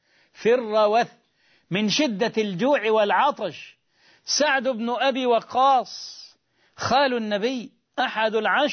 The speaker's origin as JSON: {"language": "Arabic", "country": "Egypt", "said": "والسمر شجر يشبه شجر السنط عندنا في مصر"}